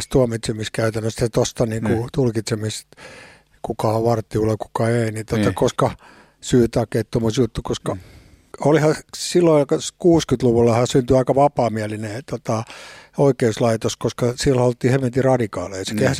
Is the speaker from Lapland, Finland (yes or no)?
no; Helsinki, Uusimaa, Finland; Mä oon syntynyt Larussa silloin, se kuulostaa hienolta nykyään, nykyään hieno alo, mutta silloin se oli sellainen puitolo, missä oli ulkovessa. Ja sitten mä oon asunut Itä-Helsingissä koko oikein niin kuin loppu.